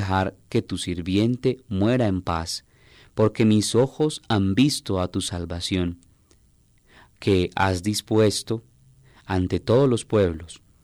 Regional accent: Medellín, Antioquia, Colombia; sobre todo lo digo por mi ciudad en Medellín

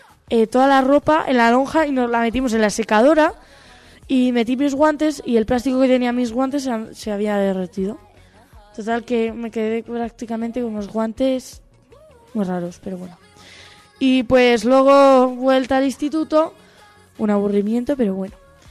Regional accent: Baños de Río Tobía, La Rioja, Spain; Bueno, la otra no lo he dicho, pero la pasé en mi pueblo, Baños de Río Tobía.

